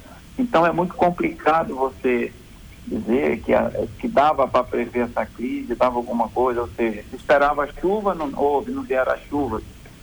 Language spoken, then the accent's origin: Portuguese; Itamarati, Amazonas, Brazil; Eu sou amazonense, tá? Eu sou de Itamaraty, olha só, sou do Vale do Iguaçuá, no município de Itamaraty.